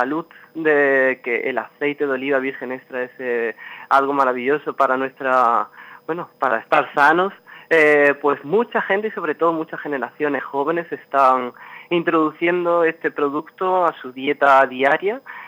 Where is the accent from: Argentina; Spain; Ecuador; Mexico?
Spain; Úbeda, Andalusia; como bien ha dicho en la presentación, yo procedo de Úbeda.